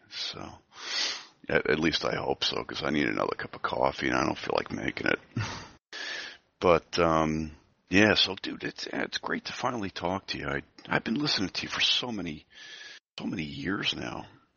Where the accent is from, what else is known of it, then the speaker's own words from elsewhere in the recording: New Jersey, United States; I'm from New Jersey. I grew up in the tri-state area.